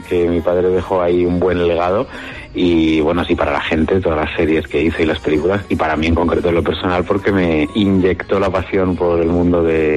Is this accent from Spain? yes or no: yes; Madrid, Community of Madrid, Spain; Está ambientada en Madrid, es una novela contemporánea y yo soy un escritor madrileño y me gusta enseñar mi ciudad